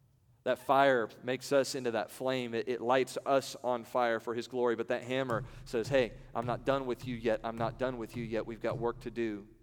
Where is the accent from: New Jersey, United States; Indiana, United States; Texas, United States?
Indiana, United States; Evansville; I didn't know that God would put me right here where I grew up in Evansville, Indiana, at the church where I was saved.